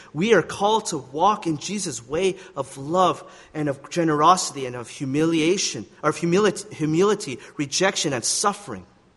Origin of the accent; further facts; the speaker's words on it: Calgary, Alberta, Canada; now in Vancouver, Canada; I come from Calgary, and I can tell you that Vancouver's way better than Calgary.